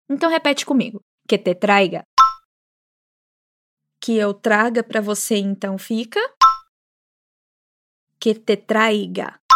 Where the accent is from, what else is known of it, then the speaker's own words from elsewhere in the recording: Minas Gerais, Brazil; Como boa mineira, só tenho a agradecer, né?